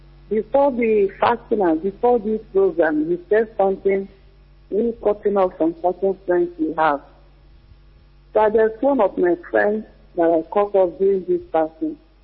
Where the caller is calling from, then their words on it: Switzerland; from Switzerland.